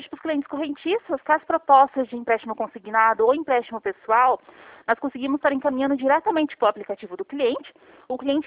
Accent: Curitiba, Paraná, Brazil; eu sou de Curitiba, tá?

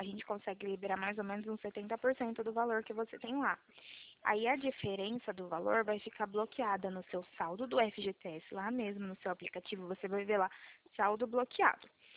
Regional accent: São Paulo, Brazil; O meu DDD é 18, tá? Que eu sou do interior de São Paulo.

